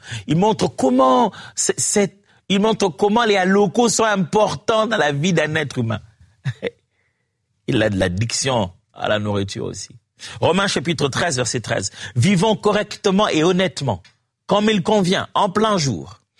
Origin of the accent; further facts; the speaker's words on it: DR Congo; Chez nous, moi je viens de la RDC